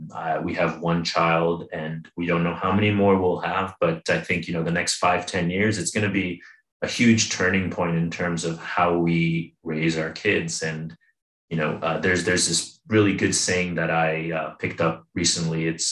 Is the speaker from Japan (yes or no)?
yes; Japan; I'm born and raised in Japan.